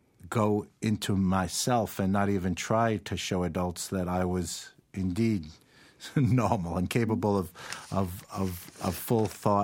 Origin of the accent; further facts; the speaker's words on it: New York City, New York, United States; I grew up in New York City.